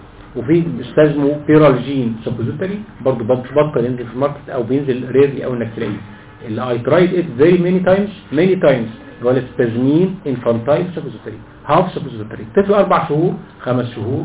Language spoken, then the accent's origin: Arabic; Egypt; ومفيش عندنا في مصر باسكوبان سيرب